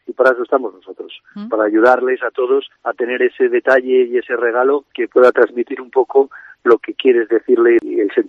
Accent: San Justo de la Vega, Castile and León, Spain; San Justo de la Vega, que es mi pueblo, porque yo soy de pueblo, no soy de otro sitio más que San Justo de la Vega

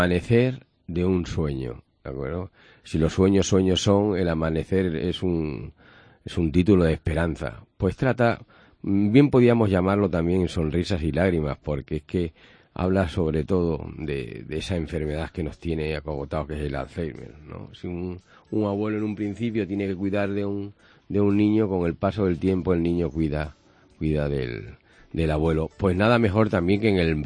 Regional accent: Extremadura, Spain; yo que soy del Valle del Ambroz, del espinazo pétreo de Castilla, como lo definió Unamuno

